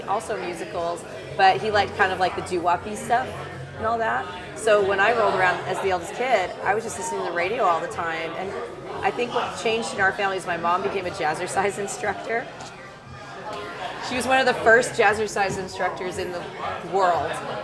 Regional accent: San Diego, California, United States; I'm from San Diego.

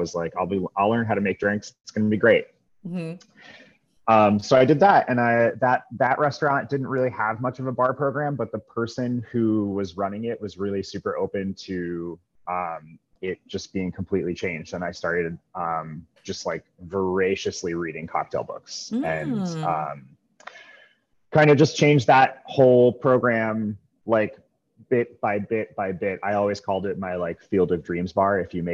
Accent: New York City, New York, United States; now in Boston, United States; And I grew up in New York City doing catering. So I just started doing catering in Boston.

